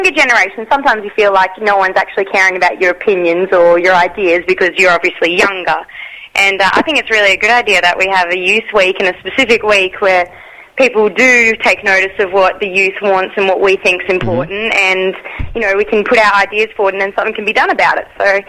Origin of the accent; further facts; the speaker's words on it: Gold Coast, Queensland, Australia; Yeah, well, I'm from the Gold Coast.